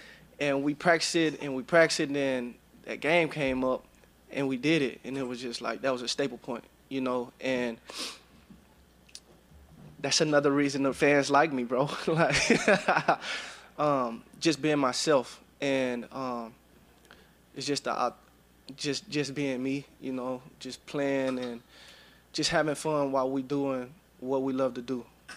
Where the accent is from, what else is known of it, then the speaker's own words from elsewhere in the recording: Dallas, Texas, United States; Well, I'm from Dallas anyway, so it's I'm cold too, so I don't know.